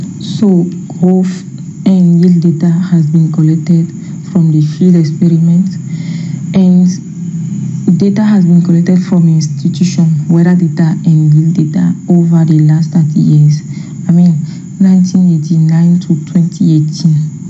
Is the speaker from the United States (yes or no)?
no; Benin; English is a second language; from Benin Republic. I have a MSc in agronomy at University of Ibadan, Nigeria.